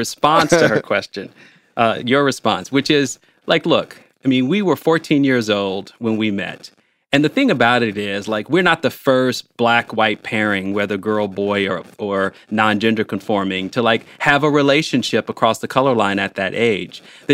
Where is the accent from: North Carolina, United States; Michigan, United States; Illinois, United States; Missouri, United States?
Illinois, United States; Chicago; now in Bloomington, United States; I grew up in Chicago, but we moved to Bloomington, Indiana, ooh, which is about 4% Black.